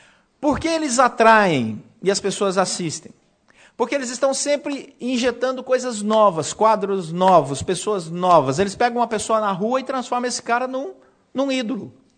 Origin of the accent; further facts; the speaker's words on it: Goiás, Brazil; Falei só para me exibir, que eu sou natural de Goiás. Terra boa